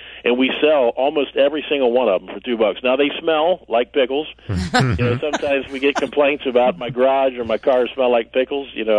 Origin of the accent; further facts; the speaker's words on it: the South, United States; we're from the South, a long way from Chicago